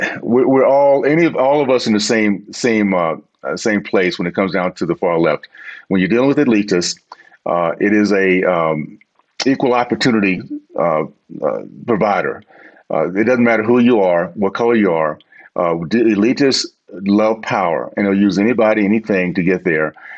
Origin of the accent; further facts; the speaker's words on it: Deep South, United States; I grew up in the Deep South, and at 16 years old, I kind of recognized that there are two types of racists.